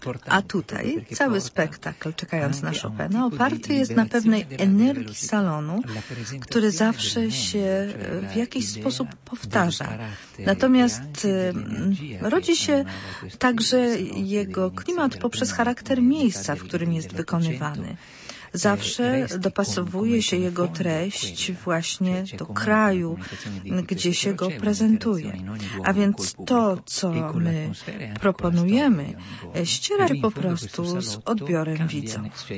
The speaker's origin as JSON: {"language": "Polish", "country": "Italy", "said": "Jestem Włochem, studiowałem w konserwatorium w Mediolanie"}